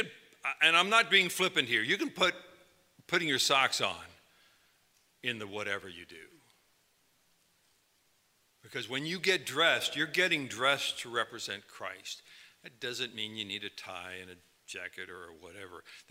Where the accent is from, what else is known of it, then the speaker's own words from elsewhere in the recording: United States; realizing that I'm an American in a foreign country